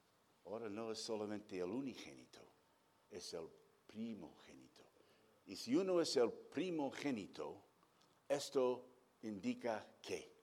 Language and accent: Spanish; United States; Spanish is a second language; con mi acento andaluz que tengo, yo sé que... ¿Tú crees que soy de Huelva, de Málaga, algún sitio así? No, soy obviamente norteamericano.